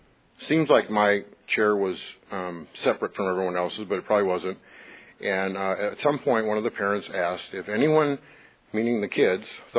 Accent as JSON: {"language": "English", "region": "Minnesota", "country": "United States", "said": "I'm from Minnesota"}